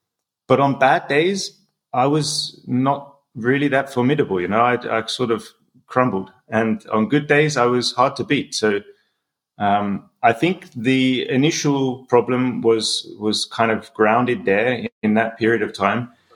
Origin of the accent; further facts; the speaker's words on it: England, United Kingdom; I grew up in England, just outside of London